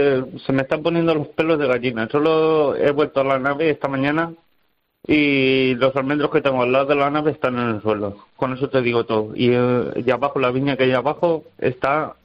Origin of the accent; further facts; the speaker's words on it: Graja de Iniesta, Castilla-La Mancha, Spain; Bueno, no es mi pueblo, es un pueblo vecino, porque yo soy de Graja de Iniesta.